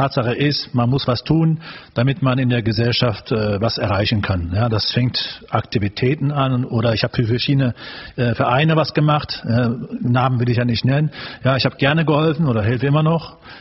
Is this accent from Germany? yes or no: yes; Duisburg, North Rhine-Westphalia, Germany; born there; now in Oberhausen, Germany; bin 1976 geboren in Duisburg und lebe schon seit mehr als 10 Jahren in Oberhausen